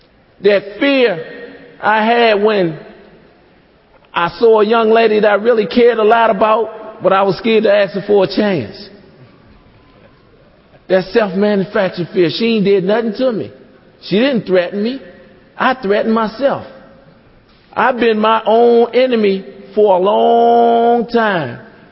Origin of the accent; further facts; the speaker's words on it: Washington, District of Columbia, United States; I'm from Washington, D.C., and from the northwest sector of Washington, D.C. I grew up in a very dysfunctional family.